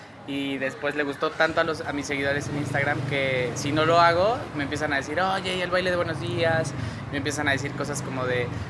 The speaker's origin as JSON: {"language": "Spanish", "region": "State of Mexico", "country": "Mexico", "tie": "born or raised there", "said": "yo soy del Estado de México, del norte del Estado de México, a hora y media de aquí. Ajá. Entonces, allá crecí, ya estudié"}